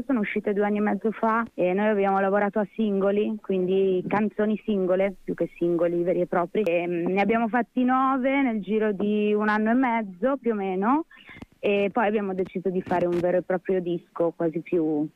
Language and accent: Italian; Pordenone, Friuli-Venezia Giulia, Italy; io sono di Pordenone